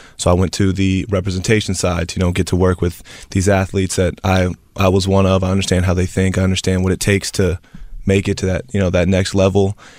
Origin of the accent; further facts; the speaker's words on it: Nashville, Tennessee, United States; moved away as an adult; now in Los Angeles, United States; So my background, I'm originally from Tennessee, Nashville, Tennessee, and in association with sports, I came from the player side of it.